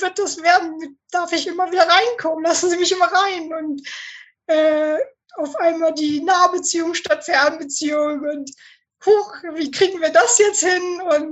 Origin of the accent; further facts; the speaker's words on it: Northern Germany, Germany; ich komme aus Norddeutschland und wir sind halt, wir reden, was wir müssen.